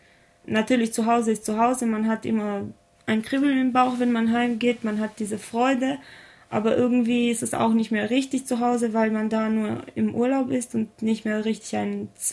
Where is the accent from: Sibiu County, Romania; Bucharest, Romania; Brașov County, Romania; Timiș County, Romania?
Timiș County, Romania; Timișoara; moved away; die erste Heimat wird immer Timișoara bleiben.